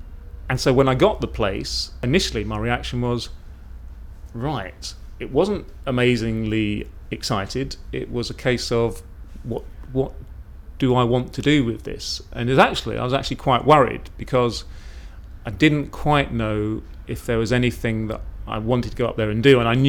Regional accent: Corringham, East of England, United Kingdom; now in Chiswick, United Kingdom; I'm 45 years old. I'm originally from Corringham in Essex, but I now live in Chiswick, London.

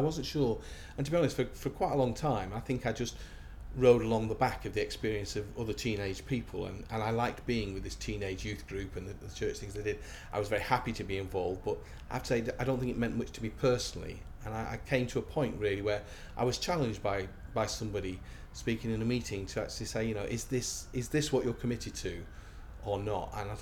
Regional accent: Manchester, North West England, United Kingdom; also born or lived in Coventry; now in Plymouth, United Kingdom; I'm from Manchester originally. Although I was brought up in Manchester, I worked in Coventry for about 13 years before eventually moving down to Plymouth, so slowly I'm making my way down. I've nearly got to the end of the country.

